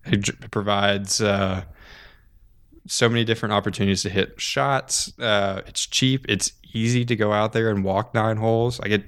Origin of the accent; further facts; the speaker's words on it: Orlando, Florida, United States; I grew up here in Orlando.